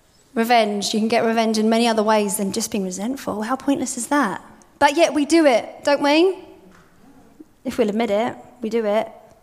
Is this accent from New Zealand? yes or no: yes; New Zealand; accent: New Zealand; they started whipping me because I had a New Zealand accent. They're trying to whip out my accent. Just speak more British. You sound ridiculous, foreigner. Go home, go to your own country.